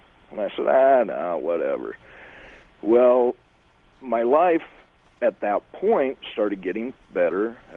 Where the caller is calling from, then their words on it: Salt Lake City, Utah, United States; Salt Lake City.